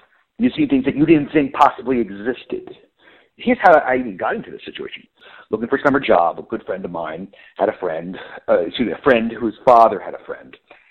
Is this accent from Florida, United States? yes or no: no; Fort Lee, New Jersey, United States; now in Washington, United States; Nowadays, I work in Washington, D.C. I'm originally from Fort Lee, New Jersey, right outside of New York City.